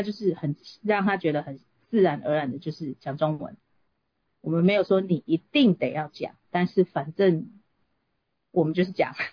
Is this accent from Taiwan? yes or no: yes; Taiwan; now in United States; 很多人都跟我们一样是在台湾长大，或到台湾到一定的年纪，甚至接受完所有的教育之后才来美国。